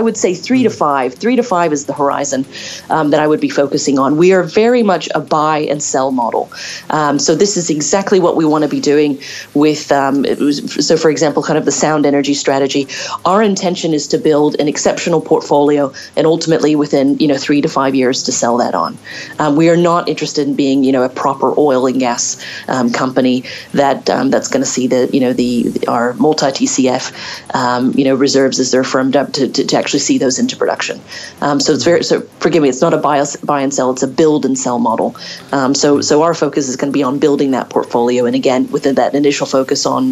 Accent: Dallas, Texas, United States; moved away as an adult; now in Europe; So I'm originally from Dallas, Texas, moved to Europe about 20 years ago, and have been here since.

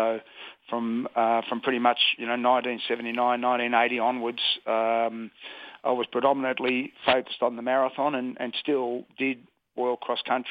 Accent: Australia; for me as an Aussie

